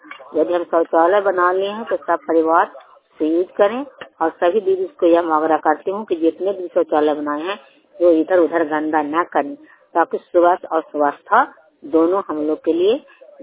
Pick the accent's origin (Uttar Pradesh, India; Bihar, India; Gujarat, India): Bihar, India; Anandpur; ग्राम Anandpur post Madhopur थाना चंडी जिला नालंदा का निवासी हूँ।